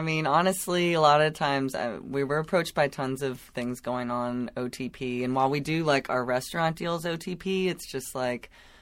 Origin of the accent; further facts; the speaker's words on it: Dunwoody, Georgia, United States; I mean, I grew up in Dunwoody. I'm a suburban girl, you know.